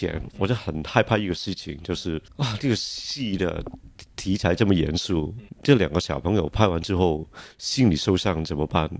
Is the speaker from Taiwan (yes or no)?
no; Hong Kong; 因为呢，我在香港这个城市长大